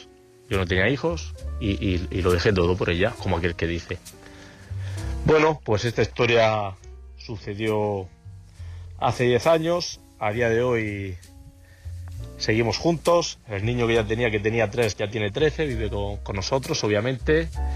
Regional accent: Murcia, Region of Murcia, Spain; Verás, yo soy un chico de Murcia.

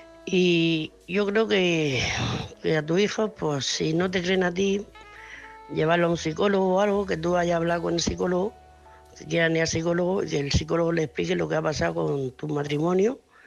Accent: Murcia, Region of Murcia, Spain; de Murcia, corresponsal de Murcia.

